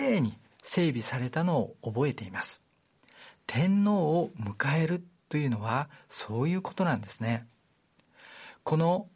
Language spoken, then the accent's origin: Japanese; Munakata, Fukuoka, Japan; 私の実家の目の前には、3年前に世界遺産になった 宗像大社があります。